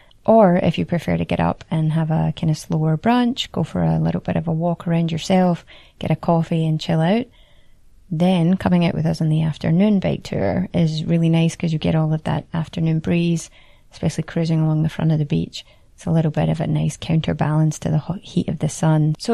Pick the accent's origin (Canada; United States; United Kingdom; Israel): United Kingdom; Scotland; I'm from Scotland